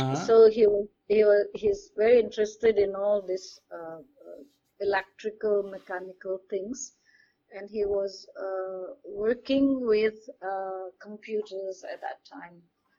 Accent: Jakarta, Indonesia; I was about 7 or 8 years old when we decided to move to Jakarta. The family decided to move to Jakarta, so that's how I grew up in Jakarta.

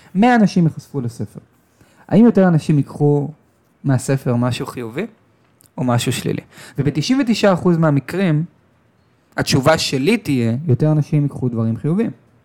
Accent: Tel Aviv, Tel Aviv District, Israel; אני זוכר את עצמי, בגיל 15, גדלתי בתל אביב, הייתי נוסע באוטובוס

